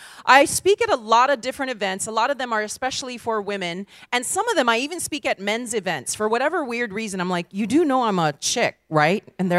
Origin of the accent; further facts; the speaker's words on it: Hawaii, United States; And I especially love my home state of Hawaii.